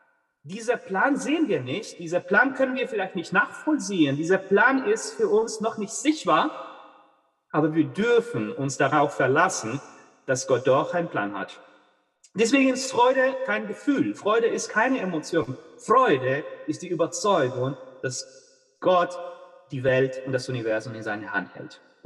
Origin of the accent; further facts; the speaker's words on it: Peru; German is a second language; Ich komme aus Peru, da ist viel Leid gerade in Peru.